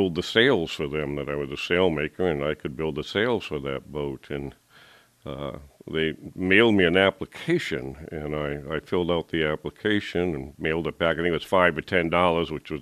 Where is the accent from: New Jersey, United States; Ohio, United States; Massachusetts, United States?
Massachusetts, United States; North Attleboro; Yeah, originally from a little town called North Attleboro, Massachusetts. Jewelry industry is what was big down there.